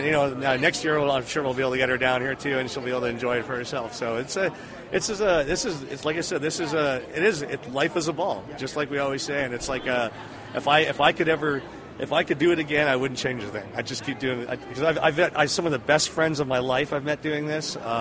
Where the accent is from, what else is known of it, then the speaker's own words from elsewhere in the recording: Texas, United States; Wrecking is without the G, like, because we are from Texas.